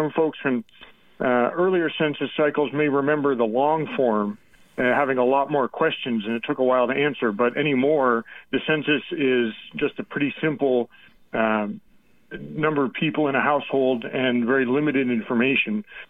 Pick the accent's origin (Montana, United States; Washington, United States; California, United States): Montana, United States; Billings; moved away as an adult; now in New York, United States; I am, yeah. I grew up in Billings and then moved to the big city to work at the Brennan Center.